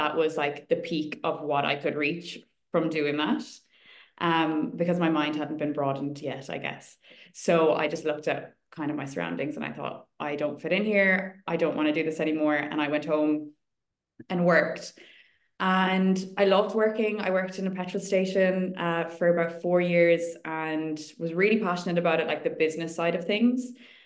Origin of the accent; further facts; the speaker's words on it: Tuam, Connacht, Ireland; moved away as an adult; now in London, United Kingdom; I'm 28 years old and I am from Galway, a little town called Tuam. Most people know it whenever I mention that that's where I'm from in Ireland, even though it's a tiny town. I've lived in London now for 6 years.